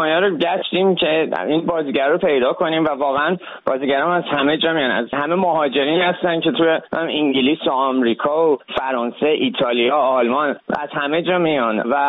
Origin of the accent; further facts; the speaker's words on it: Iran; moved away as an adult; من چون 18-19 سال تو ایران زندگی کردم، بزرگ شدم